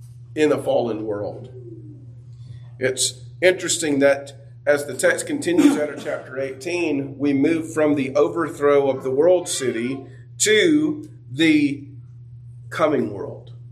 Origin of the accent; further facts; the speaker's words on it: Georgia, United States; but maybe I'm a good old boy. I'm a redneck from North Hall.